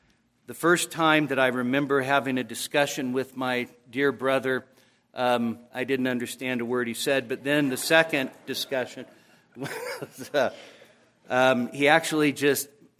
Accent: Sacramento, California, United States; During the Q&A, when Robert mentioned I was from Sacramento, one of the young people asked why I didn't have a Sacramento accent like Pastor Briggs.

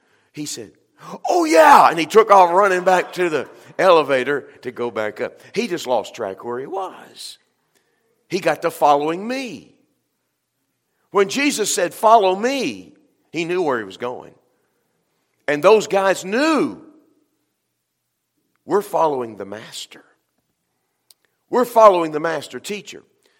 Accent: Texas, United States; I'm from Texas. Okay, the reason I speak of football is because when you live down there, I mean, when you're born, they hand you a football.

